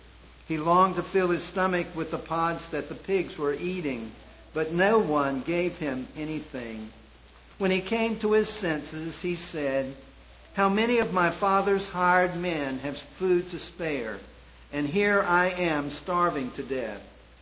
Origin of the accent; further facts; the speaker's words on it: Charlotte, North Carolina, United States; I grew up in the Back Creek Church in Charlotte